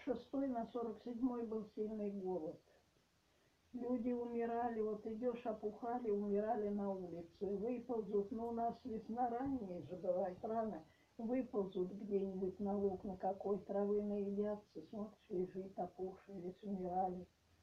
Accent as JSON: {"language": "Russian", "town": "Polevaya", "region": "Kursk Oblast", "country": "Russia", "tie": "born there", "said": "19 сентября 1937 года родилась я в Курской области, Бесединского района уже нет, Бесединский район, село деревня Полевая"}